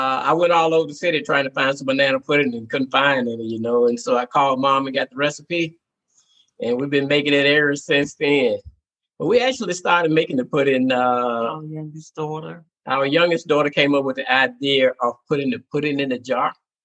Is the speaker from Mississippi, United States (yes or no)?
yes; Holly Springs, Mississippi, United States; Basically, you know, I grew up in Hollow Springs, Mississippi.